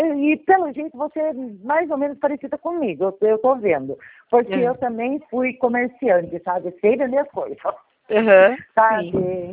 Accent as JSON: {"language": "Portuguese", "town": "São Miguel Arcanjo", "region": "São Paulo", "country": "Brazil", "said": "São Miguel Arcanjo."}